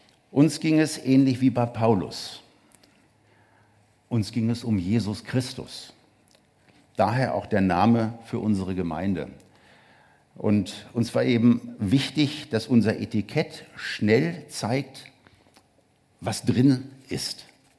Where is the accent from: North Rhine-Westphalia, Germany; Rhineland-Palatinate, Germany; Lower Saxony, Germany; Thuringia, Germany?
Lower Saxony, Germany; Hanover; aus Hannover, meiner Heimatstadt